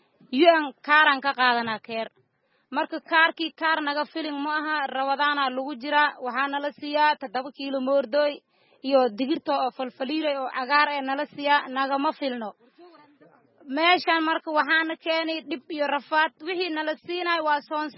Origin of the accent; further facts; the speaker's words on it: Kamsuma, Lower Juba, Somalia; aniga waxaan ka imaaday degmada oo kamsuume ah